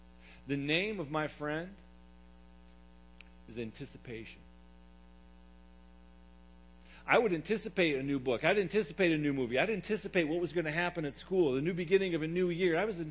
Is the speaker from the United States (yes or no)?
yes; Michigan, United States; I grew up a Michigan State fan. I grew up in Michigan, a big Michigan State fan.